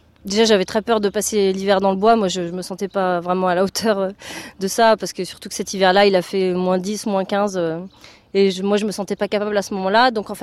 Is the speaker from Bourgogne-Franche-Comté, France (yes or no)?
no; Brittany, France; now in Bure, France; j'avais décidé de partir de chez moi en Bretagne et j'étais partie habiter à la ZAD quelques mois.